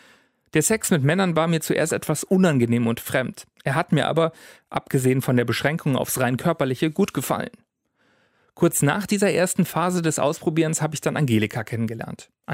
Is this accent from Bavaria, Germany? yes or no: yes; Bavaria, Germany; ich bin auf dem Land aufgewachsen, in einer katholischen Kleinstadt in Bayern.